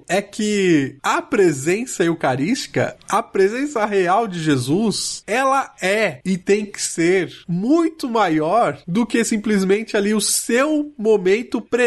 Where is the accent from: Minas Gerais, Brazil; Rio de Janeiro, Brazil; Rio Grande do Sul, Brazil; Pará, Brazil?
Minas Gerais, Brazil; Barbacena; Quando eu era criança jovem lá em Barbacena e entrei no seminário da Nova Cachoeirinha